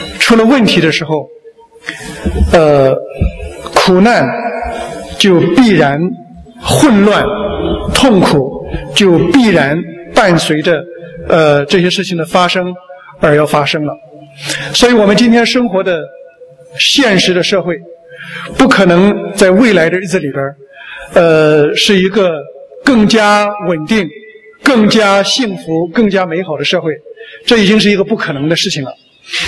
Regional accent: China; 在我们中国人的文化里边，最缺乏的一个东西就是先知的侍奉。我们是没有先知性文化的民族。

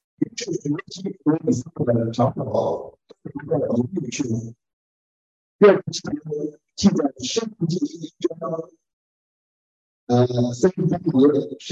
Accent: Kunming, Yunnan, China; 因为我来自云南昆明

